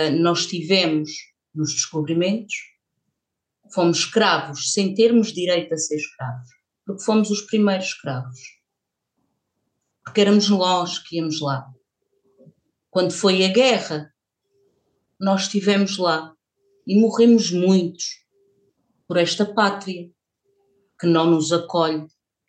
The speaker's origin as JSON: {"language": "Portuguese", "country": "Portugal", "said": "eu não sou imigrante, eu não tenho o problema dos imigrantes e eu sou portuguesa"}